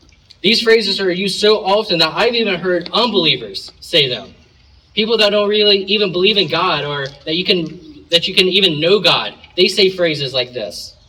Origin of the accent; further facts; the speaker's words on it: South Carolina, United States; But I'm originally from South Carolina.